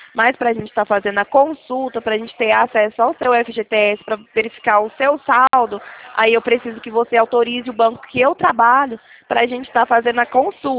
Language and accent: Portuguese; Minas Gerais, Brazil; now in São Paulo, Brazil; Sou mineira, mineira e aqui em São Paulo.